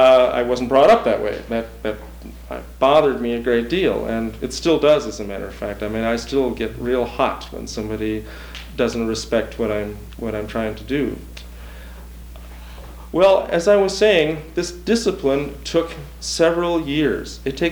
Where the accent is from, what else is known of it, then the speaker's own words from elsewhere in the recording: Minnesota, United States; I was a Lutheran from Minnesota, and like I say, on Saturday, we'd go hunting or fishing, not to choir practice.